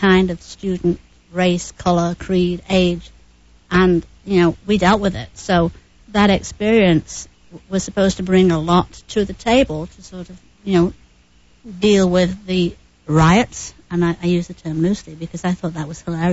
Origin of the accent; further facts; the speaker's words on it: United Kingdom; that's one thing that's sort of a bit embarrassing about being British, the soccer hooligans.